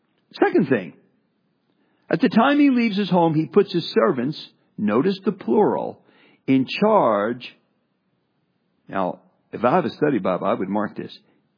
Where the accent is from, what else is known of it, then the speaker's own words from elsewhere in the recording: New Jersey, United States; moved away as an adult; So, I was in New Jersey 2 years ago. It's my home state. I've lived my first 20 years there and been there well over 100 times since.